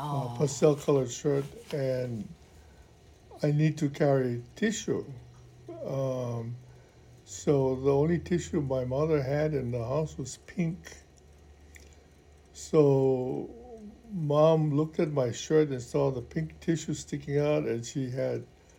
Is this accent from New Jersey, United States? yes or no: no; Honolulu, Hawaii, United States; I'm from Honolulu, which is considered the big slicker city. So I was not to be trusted.